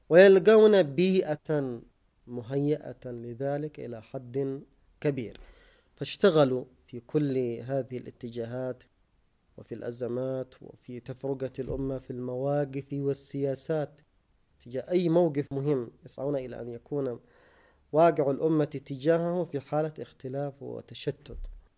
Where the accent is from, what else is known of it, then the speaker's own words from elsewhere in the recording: Yemen; وهذا ما حصل عندنا في اليمن عندما اتجه شعبنا على هذا الأساس